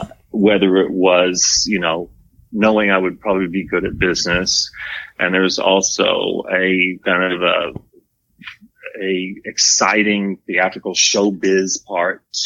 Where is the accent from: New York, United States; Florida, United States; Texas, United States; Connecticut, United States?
Texas, United States; Denton; I am from Texas. I am from a little town that's not so little anymore called Denton, Texas.